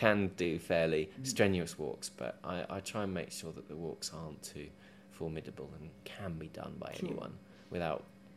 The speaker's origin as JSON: {"language": "English", "region": "East of England", "country": "United Kingdom", "tie": "born or raised there", "said": "I grew up in East Anglia, and I've returned there, but I'm a sort of creature of lowland England"}